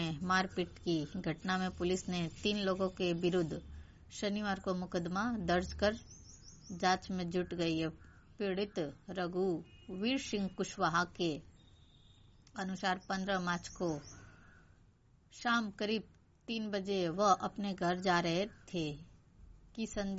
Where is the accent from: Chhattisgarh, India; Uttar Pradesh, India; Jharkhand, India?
Uttar Pradesh, India; जिला गाजीपुर की रहने वाली हूँ।